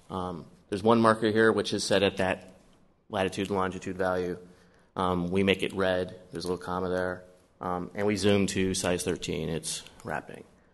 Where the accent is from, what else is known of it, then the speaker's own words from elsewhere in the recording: New York, United States; now in Australia; You can tell I'm not a native here. I'm originally from New York.